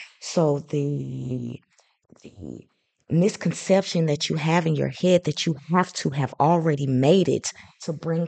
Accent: St. Louis, Missouri, United States; I'm from St. Louis, Missouri. I'm a black girl.

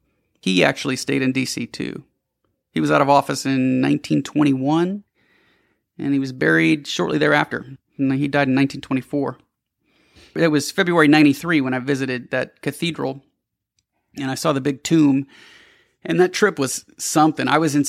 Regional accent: Louisiana, United States; born there; thought that I was born in Indiana, not Louisiana.

